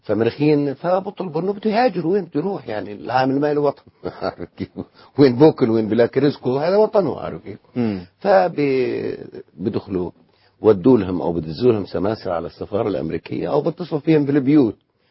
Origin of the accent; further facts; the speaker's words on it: Palestine; بدي أسأل من هذا الموقع كفلسطيني أولا